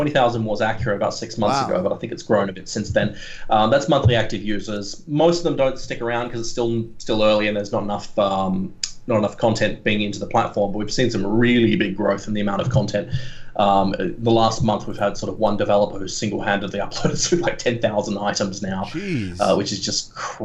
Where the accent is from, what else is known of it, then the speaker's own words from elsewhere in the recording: Australia; I'm from Australia.